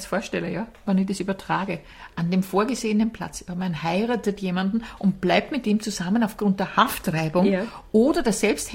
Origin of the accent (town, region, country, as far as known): Vienna, Austria; born or raised there